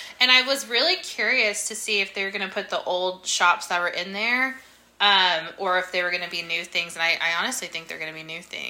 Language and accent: English; New Mexico, United States; I grew up in a town.